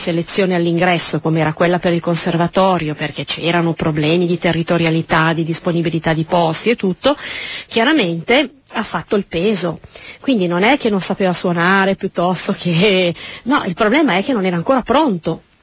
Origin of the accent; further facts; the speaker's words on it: Milan, Lombardy, Italy; Io sono milanese da generazioni, quindi insomma sono attaccata alla mia città perché io sono nata a Milano.